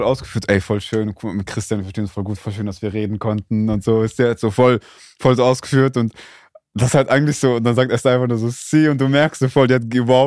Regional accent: Germany; weil ich bin Deutscher und so, ich kenne das nicht.

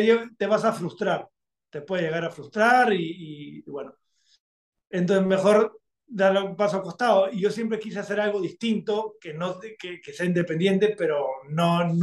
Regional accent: Peru; also born or lived in Argentina; Aunque soy peruano

